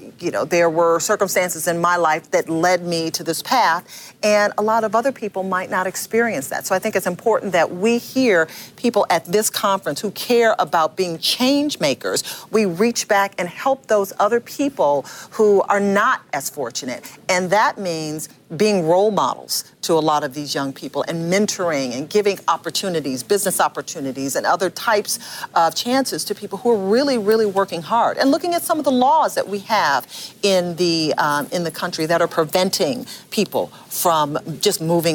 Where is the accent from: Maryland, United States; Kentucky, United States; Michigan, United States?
Michigan, United States; Detroit; I'm a girl from Detroit, Michigan, who made it to Hollywood